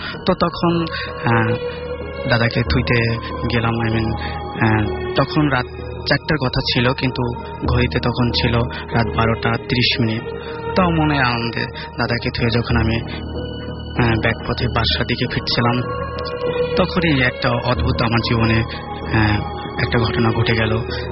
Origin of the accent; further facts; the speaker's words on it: Madaripur, Dhaka Division, Bangladesh; আমার দেশের বাড়ি হচ্ছে মাদারীপুর।